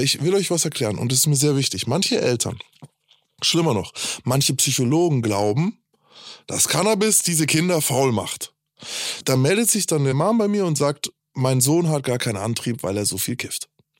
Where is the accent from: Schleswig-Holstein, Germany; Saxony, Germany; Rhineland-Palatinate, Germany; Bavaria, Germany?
Bavaria, Germany; ich komme aus Bayern